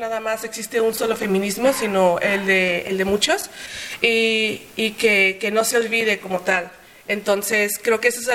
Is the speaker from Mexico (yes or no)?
yes; Ciudad Juárez, Chihuahua, Mexico; moved away; yo soy juarense, yo vengo de Ciudad Juárez. Me vengo para acá en el 2020, y en el 2020, no, perdón, en el 2018.